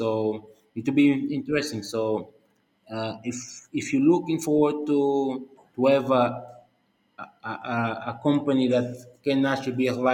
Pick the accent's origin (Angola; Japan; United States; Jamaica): Angola; English is a second language; As I normally say, I'm from Angola, so I look at all of it.